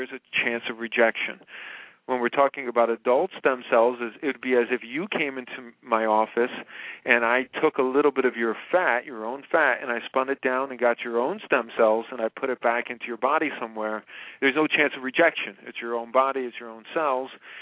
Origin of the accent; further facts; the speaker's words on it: New Jersey, United States; also born or lived in New York; I'm out of New Jersey and New York